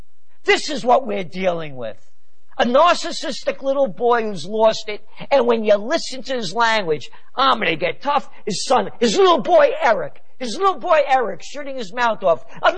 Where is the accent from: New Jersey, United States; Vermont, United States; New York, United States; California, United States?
New York, United States; Bronx; I write about how we were kids growing up in the Bronx